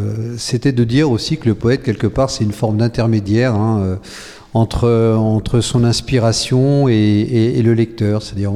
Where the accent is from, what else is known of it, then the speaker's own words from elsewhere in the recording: Le Mans, Pays de la Loire, France; born there; je suis originaire du Mans. Enfin, je suis né au Mans, donc je suis un Sartois pur souche.